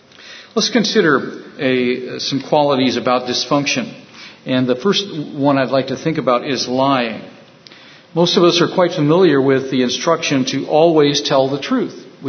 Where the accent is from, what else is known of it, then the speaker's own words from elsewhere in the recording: North Carolina, United States; born there; also born or lived in California / Illinois / Texas / Ohio; I was born in North Carolina, moved to California. After California, we moved to Illinois. Then we went to Texas. Then we went to Ohio. Now we're here.